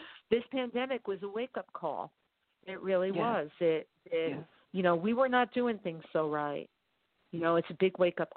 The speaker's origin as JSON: {"language": "English", "town": "New York City", "region": "New York", "country": "United States", "tie": "born or raised there", "said": "I grew up in the Bronx and they were like, what is this crazy little kid?"}